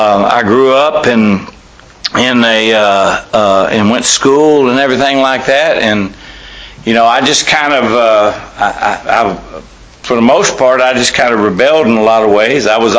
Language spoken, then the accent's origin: English; Texas, United States; also born or lived in San Diego; And you know, I grew up in South Texas. My dad was in the Navy, so I was actually born at Balboa Naval Hospital, and then we moved around a lot, and finally, when I was a year and a half old, we moved to South Texas permanently